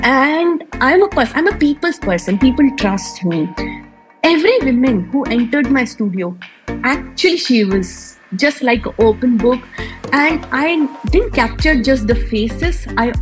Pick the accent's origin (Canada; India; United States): India; So I am from India, and right now I am in southern part of India, which is called Bangalore.